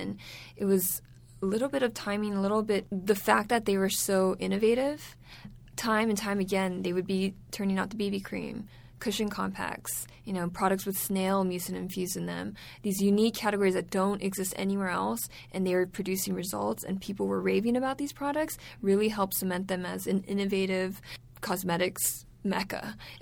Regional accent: California, United States; I remember growing up in California and everything was so expensive

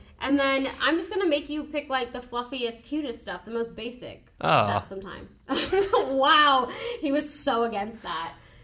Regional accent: United States; I'm saying Kenya, because I'm American.

